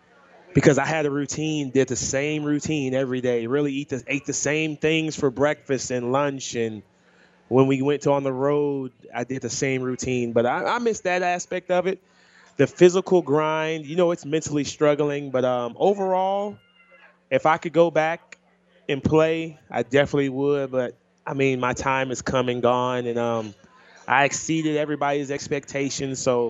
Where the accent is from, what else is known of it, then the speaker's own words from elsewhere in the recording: Midwest, United States; because I'm from the Midwest. I had no idea what was going on.